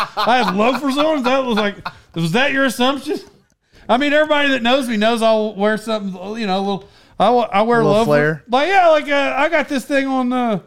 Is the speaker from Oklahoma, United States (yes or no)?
yes; Locust Grove, Oklahoma, United States; And like I grew up in Locust Grove, right? Oklahoma.